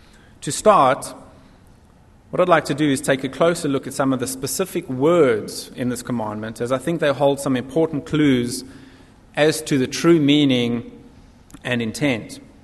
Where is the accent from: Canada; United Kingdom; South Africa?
South Africa; moved away; when my siblings and I were growing up in South Africa, public schools did things a little bit differently than they do things here.